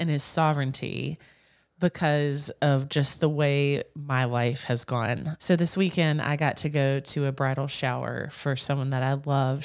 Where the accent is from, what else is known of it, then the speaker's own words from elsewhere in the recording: Alabama, United States; but I'm from Alabama. And during college, I worked at an all girls camp in the woods of Alabama.